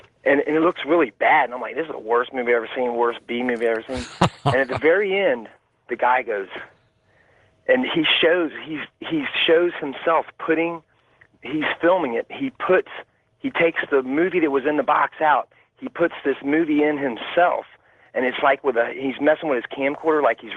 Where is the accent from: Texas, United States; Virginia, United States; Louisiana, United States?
Virginia, United States; Virginia Beach; from Virginia Beach.